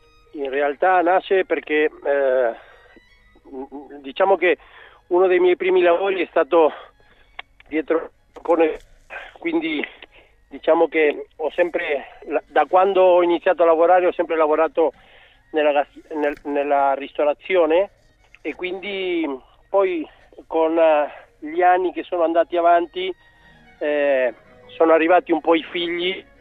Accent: Argentina; now in Italy; Io la vedo da argentino all'estero, non la vedo da europeo.

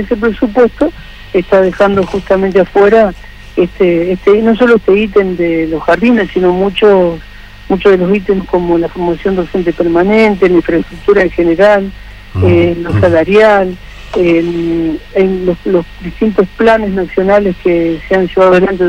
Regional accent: Santa Fe, Argentina; Yo soy de Santa Fe

